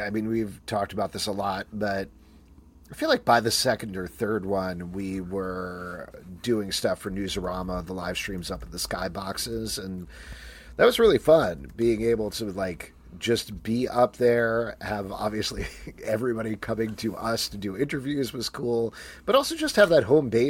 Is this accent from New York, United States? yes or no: yes; New York City, New York, United States; born there; I was born in Mount Sinai Hospital in Manhattan.